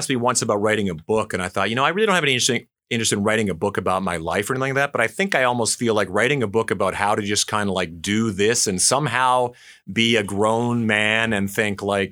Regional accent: Canada; now in United States; Well, you would think. I come from Canada originally.

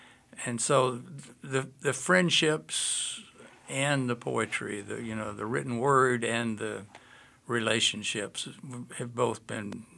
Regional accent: Georgia, United States; I'm from Georgia originally, which is where my accent comes from.

